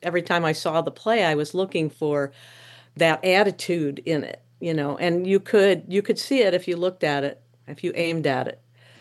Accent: Skokie, Illinois, United States; But I grew up in Skokie.

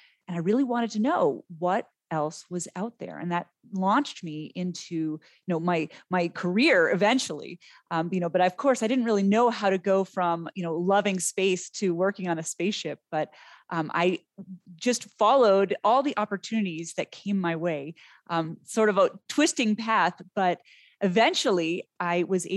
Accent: Boston, Massachusetts, United States; I grew up in Boston, Massachusetts.

